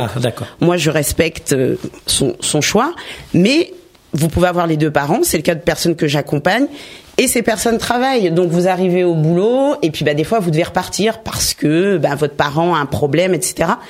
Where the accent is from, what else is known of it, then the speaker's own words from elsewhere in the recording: Villiers-le-Bel, Île-de-France, France; also born or lived in Sarcelles; J'ai grandi à Villiers-le-Bel et à Sarcelles.